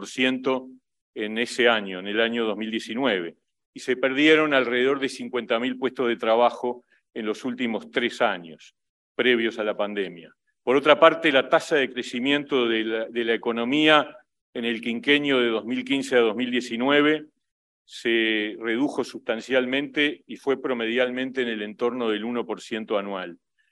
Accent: Uruguay; yo voy a señalar las características de lo que ha ocurrido en mi país y cuáles son las lecciones que aprendimos de este tiempo tan desafiante. En Uruguay, la pandemia llegó

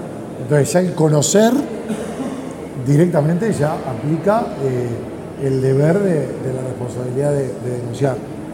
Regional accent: Uruguay; Primero, como uruguayo

